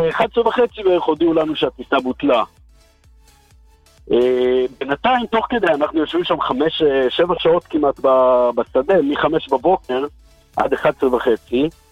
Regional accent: Jerusalem, Jerusalem District, Israel; אני ירושלמי, אני מכיר שלג הרי

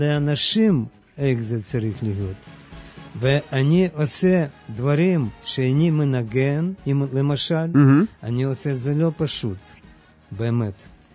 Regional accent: Ukraine; Hebrew is a second language; now in Israel; מאוקראינה.

